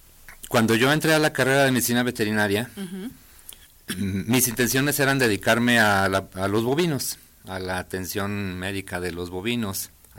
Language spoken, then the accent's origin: Spanish; Aguascalientes, Mexico; born there; soy nacido aquí en Aguascalientes, aunque mis abuelos paternos son de San Miguel del Alto, Jalisco.